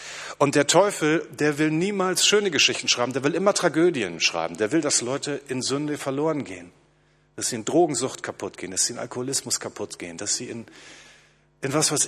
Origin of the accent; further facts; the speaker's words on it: Hamburg, Germany; Als ich ein kleiner Junge gewesen bin, hat mein Papa mich, ich komme ja aus Hamburg, mit auf den Elbdeich genommen